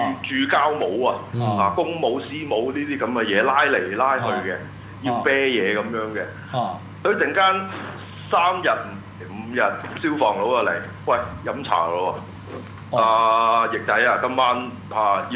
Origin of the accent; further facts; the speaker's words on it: Hong Kong; 我哋香港人翻去做嘢冇著數嘅喎